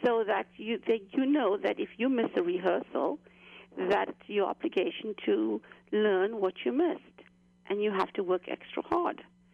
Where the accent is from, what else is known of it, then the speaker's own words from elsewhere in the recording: Cape Town, Western Cape, South Africa; My growing up in South Africa, in Cape Town, South Africa. I studied dance from the age of seven.